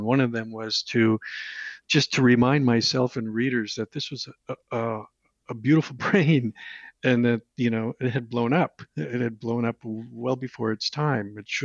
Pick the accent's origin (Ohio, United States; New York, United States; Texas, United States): New York, United States; Buffalo; now in Arizona, United States; I've put my time in. I grew up in Buffalo, so I put my time in.